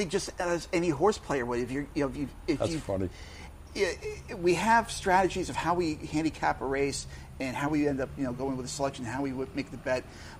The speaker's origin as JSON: {"language": "English", "town": "Chatham", "region": "New York", "country": "United States", "tie": "born or raised there", "said": "Yeah, I grew up in Columbia County in Chatham, not far from the farms in North Chatham."}